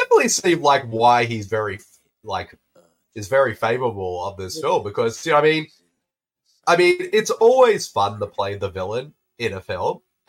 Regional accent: Australia; Even though I'm an Australian, I'm going to sound even more Australian than before.

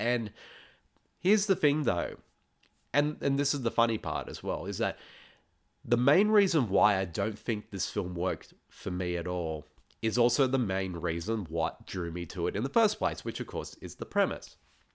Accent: Australia; what are one of the best qualities that I would say about my home country of Australia is definitely our sense of humour.

